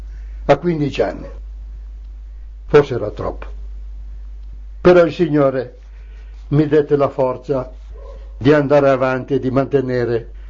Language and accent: Italian; Livraga, Lombardy, Italy; born there; Io sono nato in Lombardia, la Mesopotamia d'Italia, cioè la terra tra i fiumi, perché Mesopotamia vuol dire terra tra i fiumi. Esattamente nella cascina della frazione Cademazzi